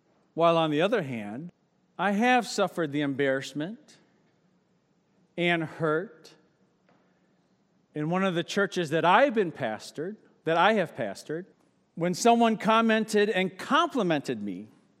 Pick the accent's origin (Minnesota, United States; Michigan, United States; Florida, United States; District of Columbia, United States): Michigan, United States; Grosse Pointe Woods; one of my more formative moments as a child growing up in Grosse Pointe Woods in the 1980s was needing to move because of the racist graffiti